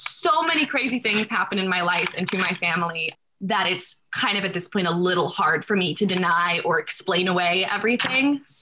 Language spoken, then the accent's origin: English; North Carolina, United States; also born or lived in St. Louis / Portland; now in New York, United States; I am. I'm in New York right now, but I'm from North Carolina.